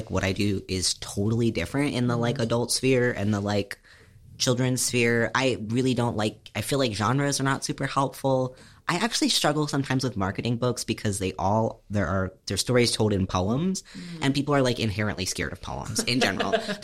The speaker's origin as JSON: {"language": "English", "town": "Kutztown", "region": "Pennsylvania", "country": "United States", "tie": "born or raised there", "said": "And I grew up in Kutztown."}